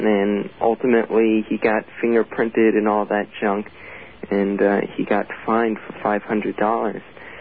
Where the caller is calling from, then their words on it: Stony Brook, New York, United States; Stony Brook, right down the road. I live off of Stony Brook Road.